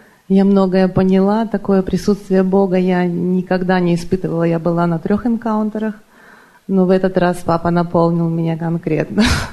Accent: Germany; я тоже из Германии.

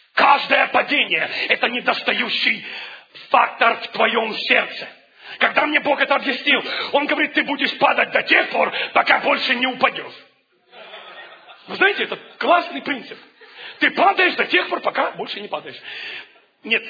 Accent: Ukraine; я рос на Украине, и у нас был слепой дед на 6-м этаже.

